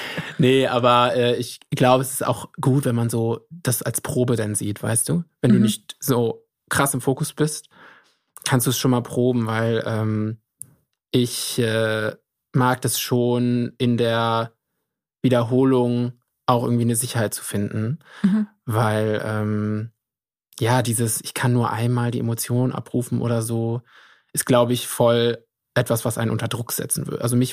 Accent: Lüneburg, Lower Saxony, Germany; Ja, ich komme ja aus dem Bereich, also aus Lüneburg und also es ist schon ein bisschen unterkühlt, muss man sagen.

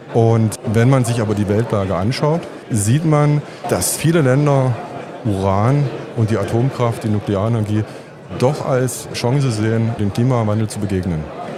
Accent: Bautzen, Saxony, Germany; ich komme aus Bautzen und bin Zahnarzt mit Interesse für die Börse.

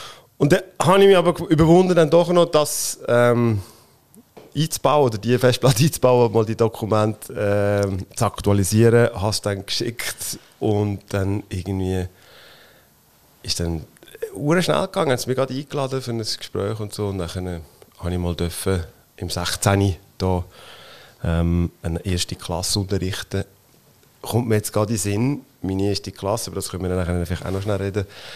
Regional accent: Aargau, Switzerland; obwohl ich ja auch zwei Dörfer neben Asch aufgewachsen bin, an dem wunderschönen Hallwilersee.

